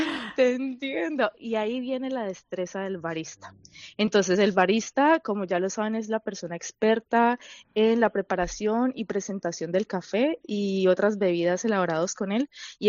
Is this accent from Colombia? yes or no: yes; Colombia; soy colombiana.